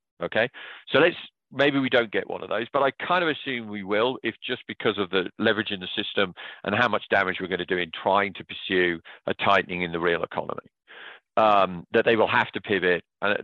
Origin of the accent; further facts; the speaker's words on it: United Kingdom; I'm a Brit.